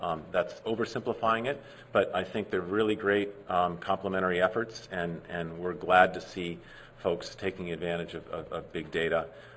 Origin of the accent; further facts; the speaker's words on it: New Mexico, United States; I'm from New Mexico, so I haven't clicked on that here. I think it's too cold.